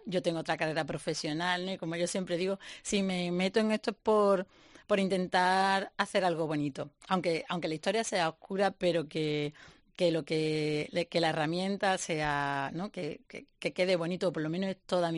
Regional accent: Seville, Andalusia, Spain; yo que soy de aquí, de Sevilla

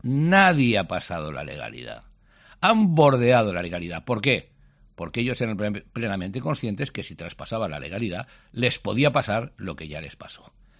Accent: Catalonia, Spain; como catalán, como español y como jurista

